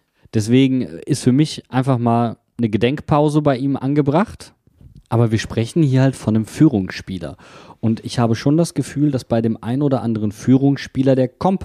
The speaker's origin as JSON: {"language": "German", "region": "North Rhine-Westphalia", "country": "Germany", "said": "Ich komme aus Nordrhein-Westfalen"}